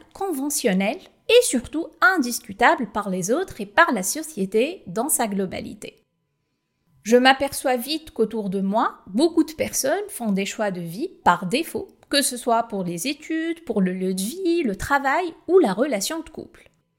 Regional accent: Tunis, Tunis Governorate, Tunisia; je suis née en 1987 à Tunis, en Tunisie. Je viens d'une famille de la classe moyenne et j'ai vécu dans un cadre plutôt moderne et aisé à Tunis, la capitale, où j'ai pu fréquenter de bonnes écoles et avoir une bonne éducation.

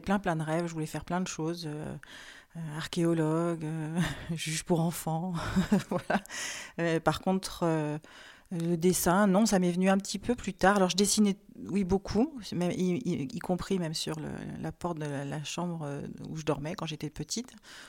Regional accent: Saint-Jean-Saint-Germain, Centre-Val de Loire, France; also born or lived in Châtillon-sur-Indre; j'ai un petit pied dans le Berry, ce qu'on appelait autrefois la petite Touraine. Je suis née à Châtillon-sur-Indre et j'ai grandi à Saint-Jean-Saint-Germain, donc sur les bords de l'Indre.

